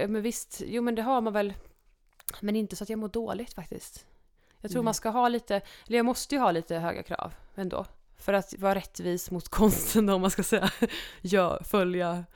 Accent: Sunne, Värmland, Sweden; Jag är jättestolt över att jag är från Sunne.

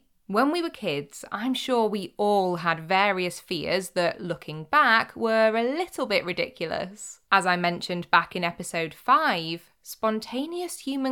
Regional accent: North West England, United Kingdom; Despite growing up in Cheshire in Greater Manchester, where there isn't even a single proper beach

